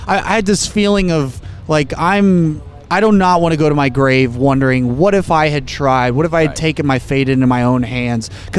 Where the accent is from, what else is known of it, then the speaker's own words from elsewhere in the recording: San Antonio, Texas, United States; Oh, San Antonio Spurs.